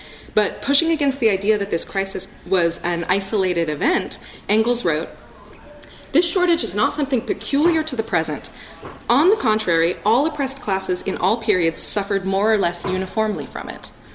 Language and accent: English; San Francisco, California, United States; born there; I was born in San Francisco